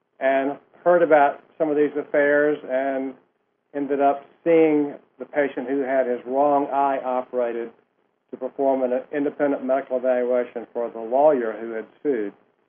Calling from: Atlanta, Georgia, United States

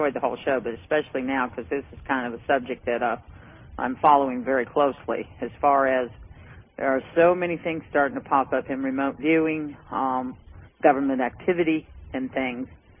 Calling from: Tennessee, United States; from Tennessee.

